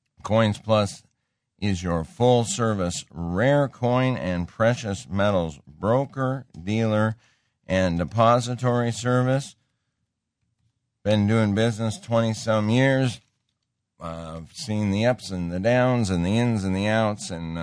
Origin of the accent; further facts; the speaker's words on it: Montana, United States; I grew up in Montana, and as crazy as it is, back in the 60s and early 70s, to date myself, silver dollars were still floating around.